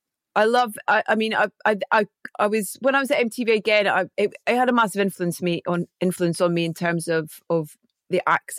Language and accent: English; Scotland, United Kingdom; Being Scottish.